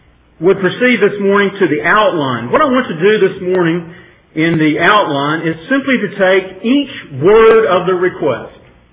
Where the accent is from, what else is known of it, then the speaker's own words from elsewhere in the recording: Bassett, Virginia, United States; I grew up in Bassett, where there are a lot of furniture factories